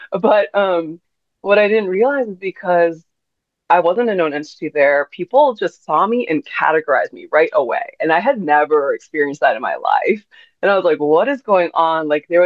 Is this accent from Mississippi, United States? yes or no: no; Iowa City, Iowa, United States; So I grew up in Iowa City, which probably wasn't quite as small of a town, but it was still a small town.